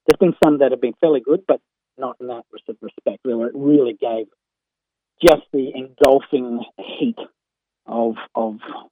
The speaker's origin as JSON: {"language": "English", "region": "New South Wales", "country": "Australia", "tie": "born or raised there", "said": "I grew up in the Blue Mountains. So I sort of had a knowledge and, I guess, interest in bushfires and storms."}